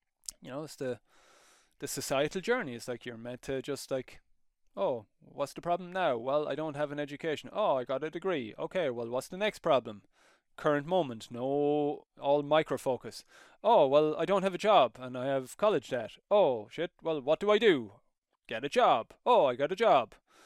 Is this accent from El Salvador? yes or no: no; Ireland; I come from Ireland, so we're not exactly this big military powerhouse.